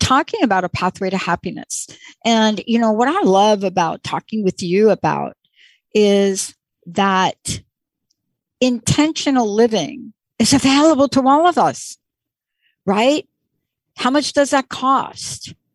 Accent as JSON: {"language": "English", "region": "New York", "country": "United States", "tie": "born or raised there", "said": "I grew up on the East Coast and in New York"}